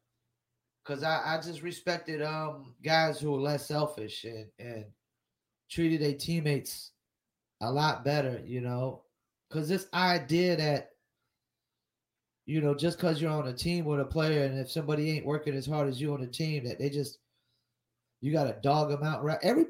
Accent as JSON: {"language": "English", "region": "North Carolina", "country": "United States", "tie": "born or raised there", "said": "as a guy who was born and raised in North Carolina."}